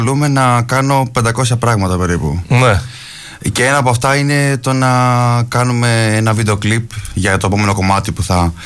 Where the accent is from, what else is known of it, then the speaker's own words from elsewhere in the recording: Athens, Attica, Greece; Έχω μεγαλώσει στην Αθήνα και ζω στην Αθήνα κατά βάση.